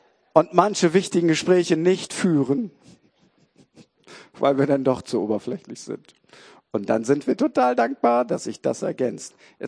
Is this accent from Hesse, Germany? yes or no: no; Lower Saxony, Germany; Ich sag's mal als Ostfriese.